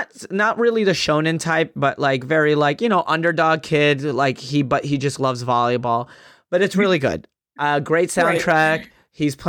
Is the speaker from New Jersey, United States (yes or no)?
no; Texas, United States; So I grew up in Texas, but when I went to Yemen to visit or whatever.